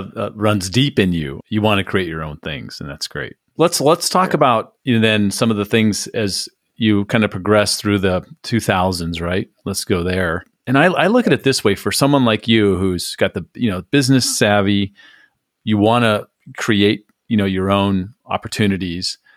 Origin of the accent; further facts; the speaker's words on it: San Diego, California, United States; because growing up in San Diego, I adopted a team on the East Coast.